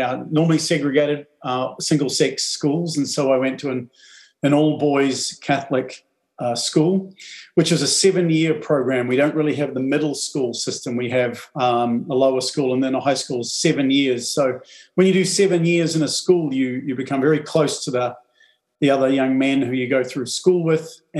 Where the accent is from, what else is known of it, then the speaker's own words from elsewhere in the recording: New Zealand; growing up in New Zealand didn't have any professional sports.